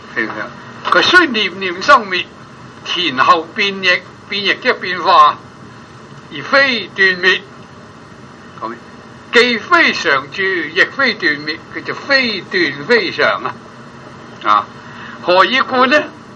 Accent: Guangdong, China; 我哋我都係廣東人啦，就係廣東人話翻廣東人

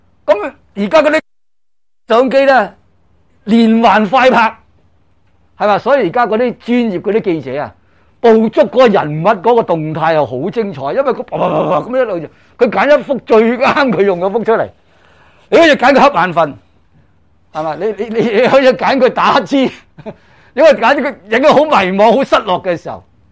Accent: China; 我们中国人很多部分都搞错了的

